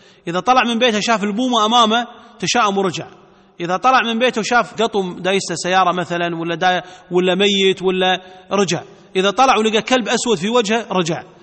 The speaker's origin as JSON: {"language": "Arabic", "country": "Kuwait", "said": "يمكن عندنا في الكويت قليل"}